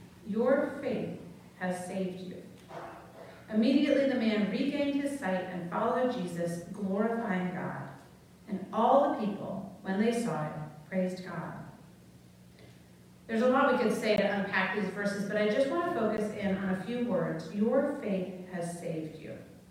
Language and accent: English; New England, United States; I was raised in New England.